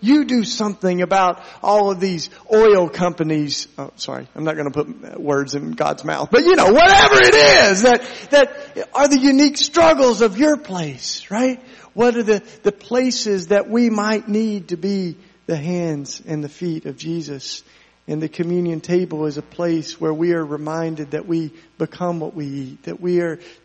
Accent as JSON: {"language": "English", "region": "Tennessee", "country": "United States", "tie": "born or raised there", "said": "It's a Tennessee story, because I grew up down in Appalachia, you know, where we baled hay and things like that."}